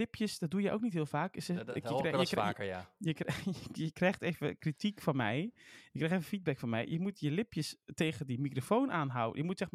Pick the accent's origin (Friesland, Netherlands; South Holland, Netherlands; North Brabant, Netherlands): North Brabant, Netherlands; Maar wij komen uit Brabant en wij zeggen puzzel.